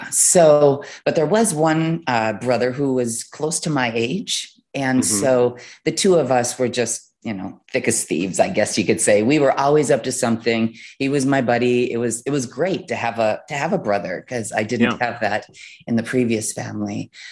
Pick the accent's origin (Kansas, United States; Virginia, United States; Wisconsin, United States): Wisconsin, United States; born there; I was born in the Midwest. I was born in a small city in Wisconsin, actually.